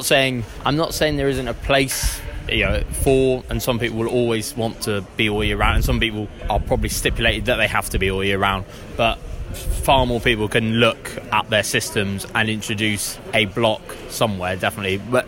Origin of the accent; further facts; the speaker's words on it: South West England, United Kingdom; from Devon, mid-Devon, I should say.